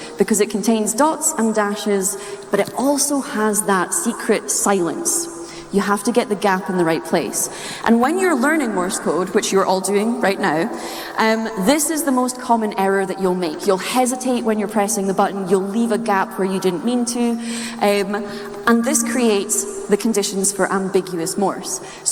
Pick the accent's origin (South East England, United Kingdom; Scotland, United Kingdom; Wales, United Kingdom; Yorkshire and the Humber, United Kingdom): Scotland, United Kingdom; as you've noticed by the accent, I am Scottish.